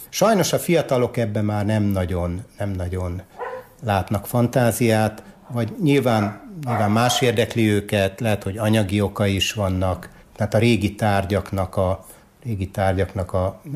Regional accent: Sajóbábony, Borsod-Abaúj-Zemplén, Hungary; also born or lived in Miskolc / Boldva; Miskolcon születtem, nyilván, de akkor Boldván éltünk, illetve eltöltöttem 8 évet Sajóbábonyba is.

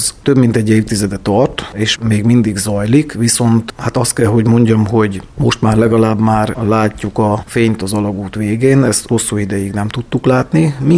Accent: Vámosoroszi, Szabolcs-Szatmár-Bereg, Hungary; És én ugye Vámosorosziban születtem, illetve nőttem fel

